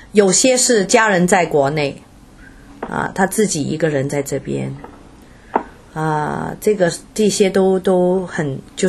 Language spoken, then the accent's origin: Chinese; Hong Kong; first language Cantonese; Chinese is a second language; moved away as an adult; also born or lived in United Kingdom; now in United States; 我是香港出生，香港长大的，我自己是北方人，可是因为在香港出生，香港长大，所以那个一般都是讲广东话哈，所以我的国语真的差点